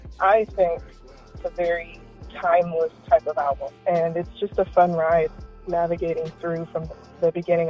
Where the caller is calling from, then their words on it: California, United States; I'm calling from California.